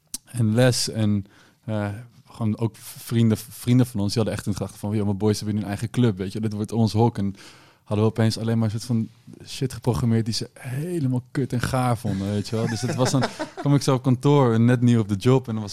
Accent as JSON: {"language": "Dutch", "region": "North Holland", "country": "Netherlands", "said": "Ik kom uit de buurt van Amsterdam."}